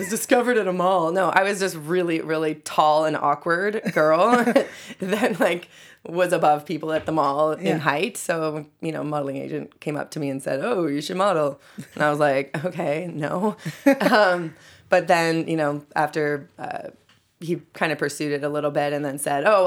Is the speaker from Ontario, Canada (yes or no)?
no; Edmonton, Alberta, Canada; I'm from Edmonton, just so everyone knows.